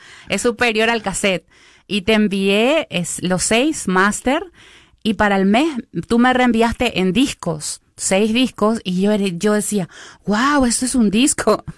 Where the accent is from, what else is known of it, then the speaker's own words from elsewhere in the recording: Paraguay; also born or lived in Switzerland; Nací en Suiza, pero mis padres son paraguayos y de corazón paraguaya siempre. Y me crié en Paraguay, así